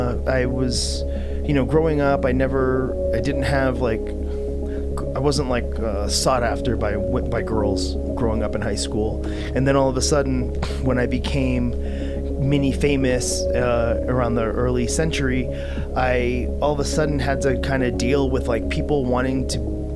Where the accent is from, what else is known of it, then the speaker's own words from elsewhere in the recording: New England, United States; I come from New England